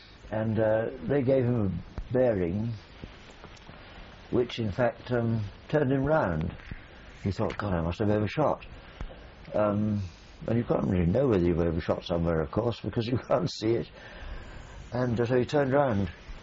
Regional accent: United Kingdom; so we being British felt less of it

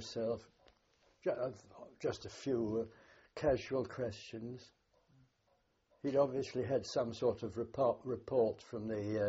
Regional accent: England, United Kingdom; Yes, although strictly speaking I had Scottish ancestors, but of course I was English in as much as I'd been living all my life in England, so yes. But my accent, of course, was very strange to them, naturally.

